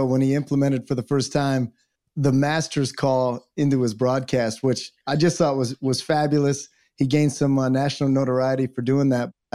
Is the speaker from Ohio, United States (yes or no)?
yes; Toledo, Ohio, United States; I grew up just outside of Toledo, which is AAA with the Mudhens